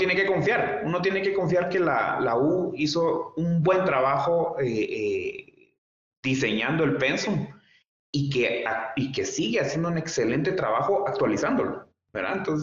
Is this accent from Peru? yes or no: no; Guatemala; yo como joven guatemalteco en su momento